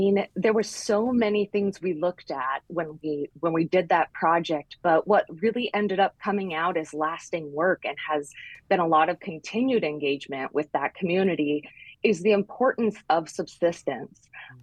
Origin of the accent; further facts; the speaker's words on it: Homer, Alaska, United States; So I grew up in Homer, Alaska. It's a very small town at the tip of the Kenai Peninsula.